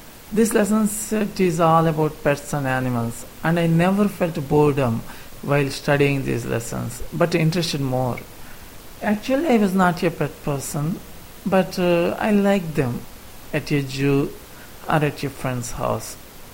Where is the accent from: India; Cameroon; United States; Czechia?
India; English is a second language; and I am from India.